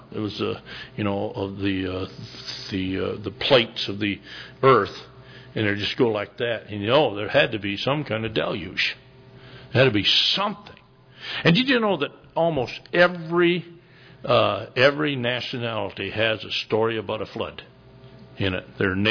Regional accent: Michigan, United States; Now, I'm from Michigan.

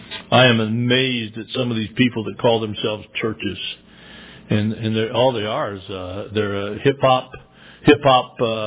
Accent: Michigan, United States; When I was growing up in Michigan, and there was a lot of lumberjacks.

